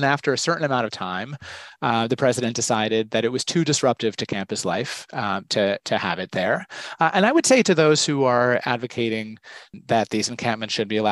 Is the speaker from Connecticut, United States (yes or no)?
yes; New Haven, Connecticut, United States; born or raised there